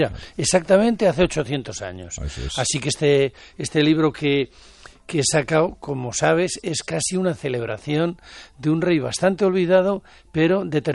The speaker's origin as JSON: {"language": "Spanish", "town": "Aguilar de Campoo", "region": "Castile and León", "country": "Spain", "tie": "born or raised there", "said": "Yo llegué a Aguilar de Campo con 3 años y a los 7 vivía al lado del monasterio de Santa María, en las afueras del pueblo, a casi 1 kilómetro del pueblo."}